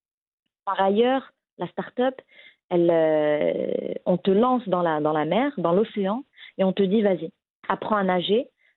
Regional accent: Morocco; now in France; On a grandi au Maroc, donc tous les souvenirs d'enfance, la famille, comme tu le disais, est au Maroc, mais on a quand même construit une dizaine d'années en France, ou à l'étranger.

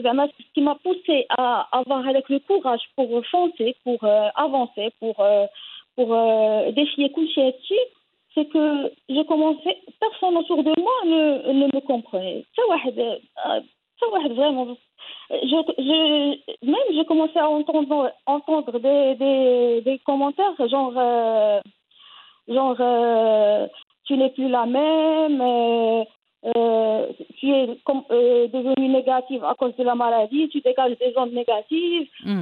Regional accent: Casablanca, Casablanca-Settat, Morocco; je suis de Casa

